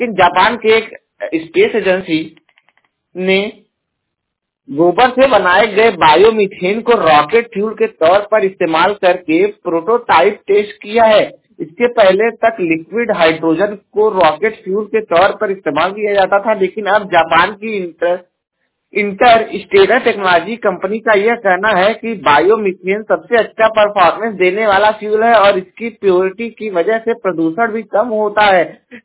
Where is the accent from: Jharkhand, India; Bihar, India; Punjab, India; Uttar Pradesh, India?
Uttar Pradesh, India; Jaunpur; और मैं उत्तर प्रदेश के जौनपुर जिले का निवासी हूं